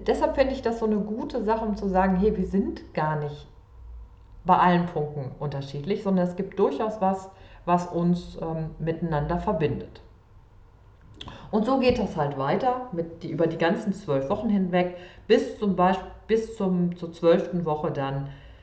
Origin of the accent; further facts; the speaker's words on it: North Rhine-Westphalia, Germany; born there; geboren im Sauerland, Novemberkind, Skorpion